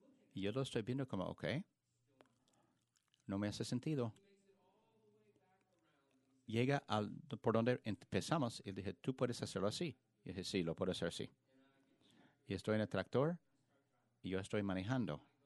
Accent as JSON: {"language": "Spanish", "town": "Indianapolis", "region": "Indiana", "country": "United States", "tie": "born or raised there", "second_language": "Spanish", "said": "Creciéndome, soy de Indianapolis, pero mis abuelos se juntaron a un pueblito en Kentucky después de jubilarse."}